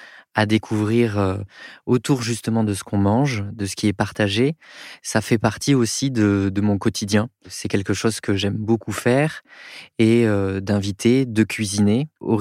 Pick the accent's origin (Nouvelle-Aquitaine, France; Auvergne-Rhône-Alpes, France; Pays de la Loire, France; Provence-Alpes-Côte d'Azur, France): Nouvelle-Aquitaine, France; Bordeaux; Quand j'étais petit, mes parents avaient acheté une ferme dans l'Entre-deux-Mers en Gironde, puisque moi, je suis originaire de Bordeaux.